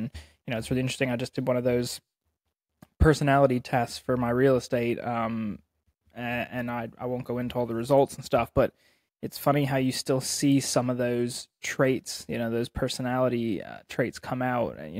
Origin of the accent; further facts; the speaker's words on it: Pennsylvania, United States; So, you know, like I said, I grew up here in Berks County, Pennsylvania.